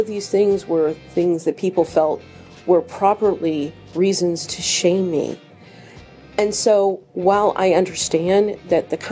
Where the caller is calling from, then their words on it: Centralia, Missouri, United States; I'm from Centralia, Missouri.